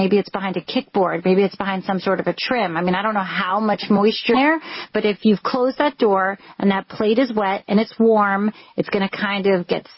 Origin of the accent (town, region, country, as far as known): New York, United States